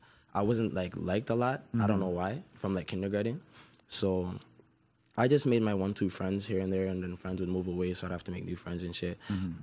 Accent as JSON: {"language": "English", "town": "Toronto", "region": "Ontario", "country": "Canada", "tie": "born or raised there", "said": "I was born in Toronto. And then I went around from places like the Yorkdale area, if you ever heard of Yorkdale before. It's like a mall right in the North York region. So I was around there."}